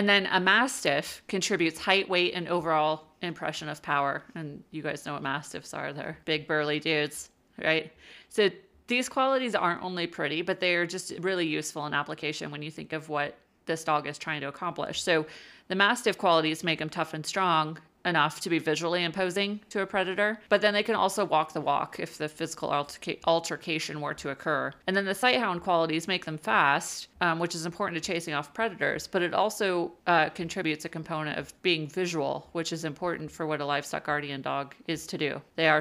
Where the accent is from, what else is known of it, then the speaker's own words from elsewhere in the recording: United States; We're so American.